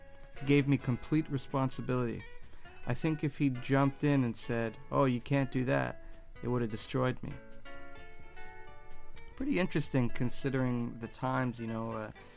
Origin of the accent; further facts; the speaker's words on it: Montreal, Quebec, Canada; I'm from the West Island